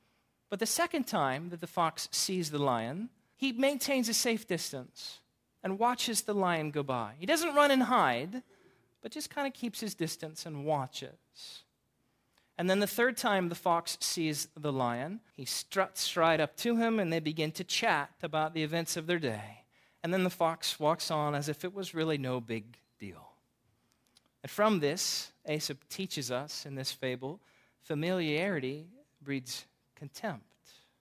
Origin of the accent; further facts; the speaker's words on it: Westerville, Ohio, United States; I grew up in Westerville, just northeast of Columbus, Ohio